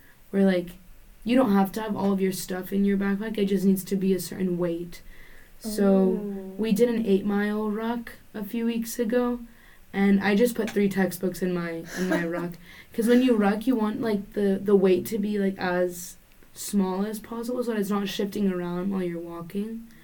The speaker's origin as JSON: {"language": "English", "town": "San Antonio", "region": "Texas", "country": "United States", "said": "And, like, I'm from San Antonio, Texas, so it's, like, Military City, USA."}